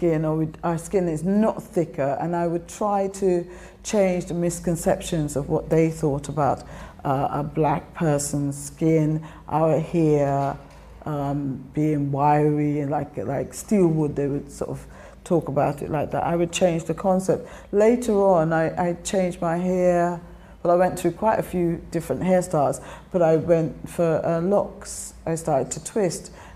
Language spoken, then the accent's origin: English; Guyana; accent: Guyanese; And when I speak, I tell people I'm from Guyana.